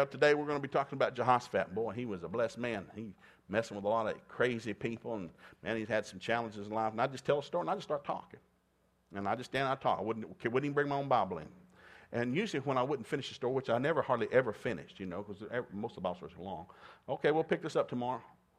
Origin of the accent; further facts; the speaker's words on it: Tennessee, United States; born there; I was born in East Tennessee in a log cabin. We were a poor punt of people.